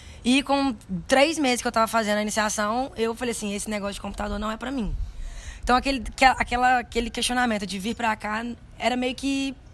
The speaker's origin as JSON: {"language": "Portuguese", "town": "Juiz de Fora", "region": "Minas Gerais", "country": "Brazil", "tie": "born or raised there", "also_born_or_lived": "Ubá", "said": "Nasci aqui em Ubá."}